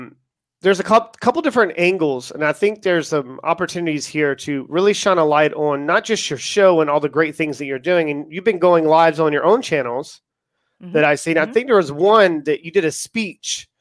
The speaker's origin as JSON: {"language": "English", "region": "East Coast", "country": "United States", "said": "maybe that's why I resonate with you as much as I do, because I'm from the East Coast as well."}